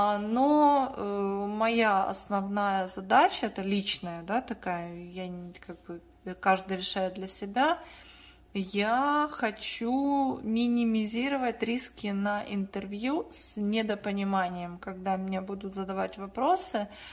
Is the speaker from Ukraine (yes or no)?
yes; Ukraine; А я с Украины, поэтому.